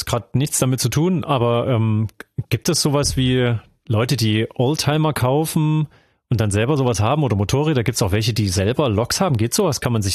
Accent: eastern Germany, Germany; DDR-Zeit, da war ich ja Kind, wenn ich ja in meiner Heimatstadt hier am Bahnhof war

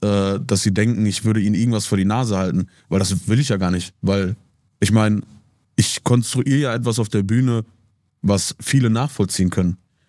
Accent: North Rhine-Westphalia, Germany; Also ich repräsentiere ja die Gegend, wo ich herkomme. Ich repräsentiere das für die Leute, die sich auch damit wohlfühlen, die sagen, ey, das ist einer von uns.

